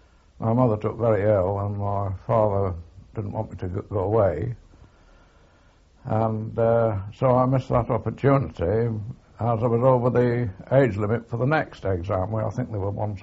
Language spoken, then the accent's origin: English; North West England, United Kingdom; born there; to Manchester area, and met my mother, and I was born near Manchester.